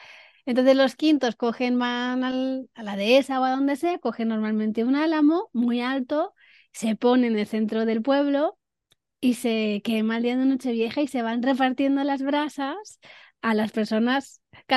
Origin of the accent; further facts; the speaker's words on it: Móstoles, Community of Madrid, Spain; Donde yo me crié, que es en Móstoles, o sea, esto no existía, ¿no?